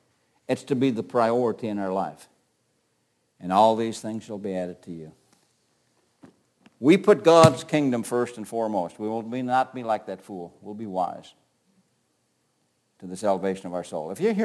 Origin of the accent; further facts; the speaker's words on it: United States; I love being an American. I wouldn't want to be anything other than an American.